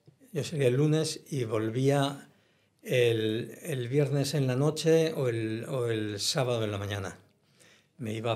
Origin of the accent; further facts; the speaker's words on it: San Sebastián, Basque Country, Spain; Yo soy de San Sebastián, tengo mi casa en San Sebastián